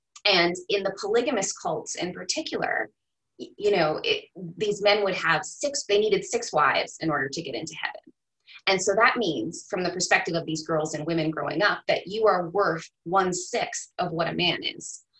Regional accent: Arizona, United States; So I grew up in Arizona, and not that far away from me was the Fundamentalist Church of Latter-day Saints

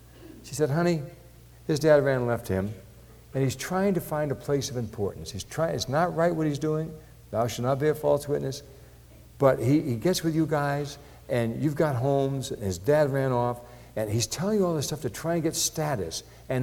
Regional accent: Pawtucket, Rhode Island, United States; I had a young man that I grew up with back in Pawtucket, Rhode Island.

